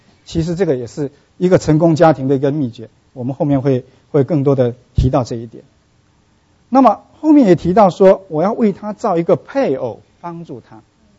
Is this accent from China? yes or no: yes; southern China, China; now in United States; 因为我们是南方人，那个地方很潮湿，从来不用蒸汽的，这个湿气机的。其实我长大也从来没听说过有湿气机这么一回事啊。